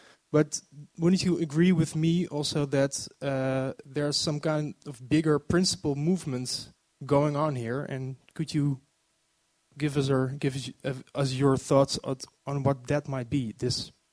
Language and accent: English; The Hague, South Holland, Netherlands; I'm a philosopher from The Hague.